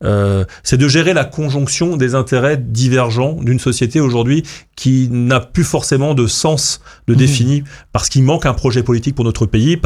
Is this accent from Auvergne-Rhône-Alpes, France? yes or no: no; Lannion, Brittany, France; born there; Je ne suis pas né dans le 7e arrondissement de Paris, ni à Neuilly. Je suis né à Lannion, dans la campagne du Trégor.